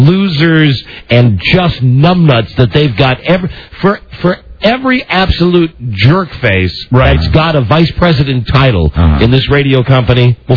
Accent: Indianapolis, Indiana, United States; He's from Indianapolis. I'm from Indianapolis.

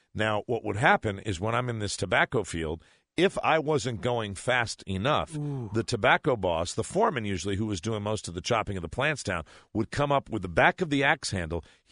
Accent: Connecticut, United States; that's what we grew up in Connecticut. And in my little hometown, you know, back in the days before it became Suburbia USA, this is what we would do.

